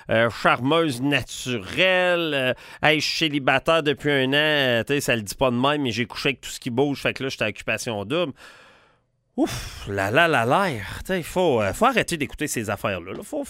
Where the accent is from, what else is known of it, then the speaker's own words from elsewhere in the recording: New Brunswick, Canada; Non, je me suis trompé, je viens du Nouveau-Brunswick.